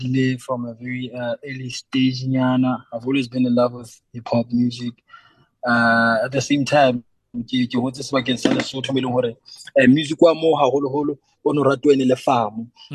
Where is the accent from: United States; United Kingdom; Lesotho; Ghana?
Lesotho; I'm a musician from Lesotho, based in Maseru.